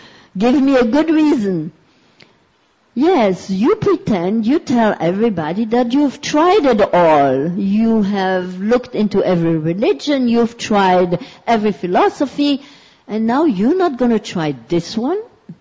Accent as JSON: {"language": "English", "region": "Berlin", "country": "Germany", "tie": "born or raised there"}